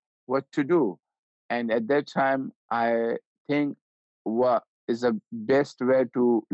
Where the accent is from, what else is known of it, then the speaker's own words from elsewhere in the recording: Pakistan; born there; I was born in Pakistan.